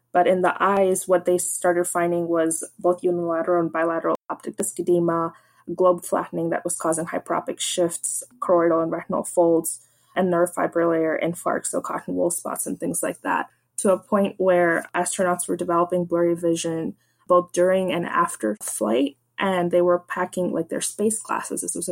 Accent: Florida, United States; I'm from Florida, so I went to the Kennedy Space Center space camp and stuff.

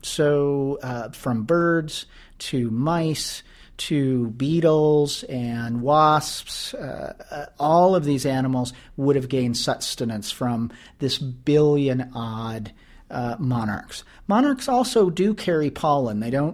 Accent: Nebraska, United States; I grew up in Nebraska, and I took my family back for the summer or for a few weeks in the summer

